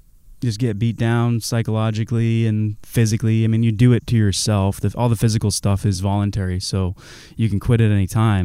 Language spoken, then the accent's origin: English; New Hampshire, United States; You know, I came from New Hampshire, would not be thrilled to have gone back to Virginia Beach, which I had never been